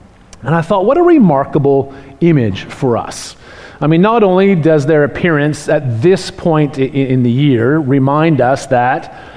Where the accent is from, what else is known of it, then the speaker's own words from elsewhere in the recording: Canada; now in Australia; And I recognize that I'm from Canada, maybe that's why I find it so fascinating